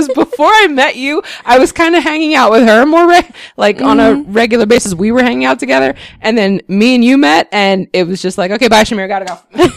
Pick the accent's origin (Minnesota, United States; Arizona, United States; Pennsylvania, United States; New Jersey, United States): New Jersey, United States; And of course, I'm coming down from New Jersey. I don't know anyone because at that point I didn't know anyone in Maryland or anything.